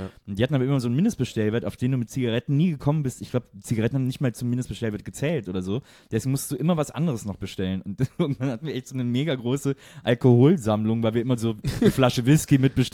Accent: Cologne, North Rhine-Westphalia, Germany; Also Schwarzbrot, bei uns in Köln ist Schwarzbrot so eben so Pumpernickel.

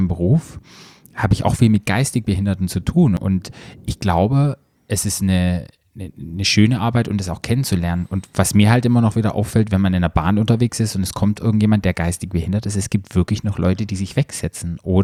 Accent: Baden-Württemberg, Germany; wo ich aufgewachsen bin, bei uns im Schwarzwald

